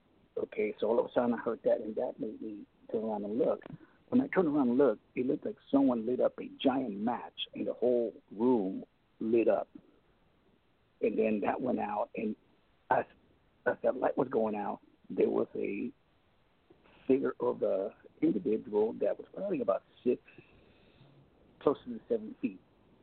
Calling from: Los Angeles, California, United States; calling from 310 Los Angeles.

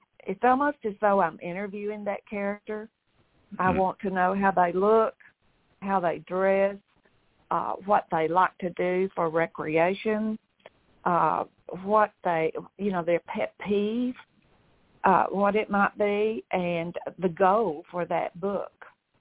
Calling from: Frisco, Texas, United States; I am calling from Frisco, Texas

